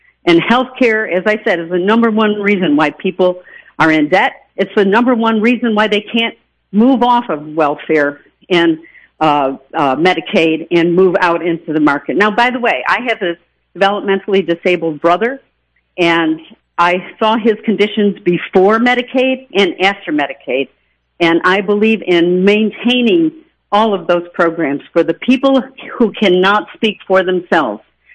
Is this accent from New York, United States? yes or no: yes; New York, United States; I'm from Western New York.